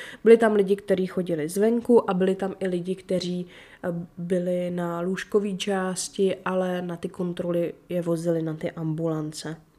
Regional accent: Děčín, Ústí nad Labem Region, Czechia; moved away as an adult; now in Prague, Czechia; Já jsem z Děčína původem, kde jsem teda na střední školu chodila na střední zdravotnickou školu.

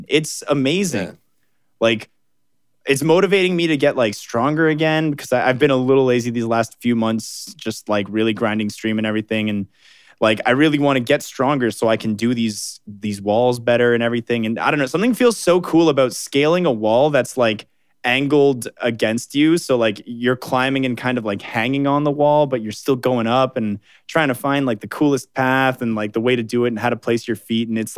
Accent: Ontario, Canada; And as weird as it sounds, as a Canadian

